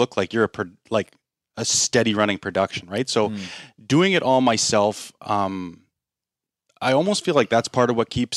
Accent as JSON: {"language": "English", "country": "Canada", "said": "I'm from Canada."}